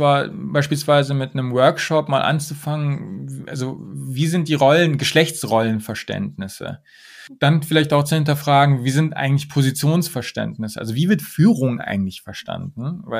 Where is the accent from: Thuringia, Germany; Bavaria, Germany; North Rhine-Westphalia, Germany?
Bavaria, Germany; Munich; ich komme aus München und ich bin so privilegiert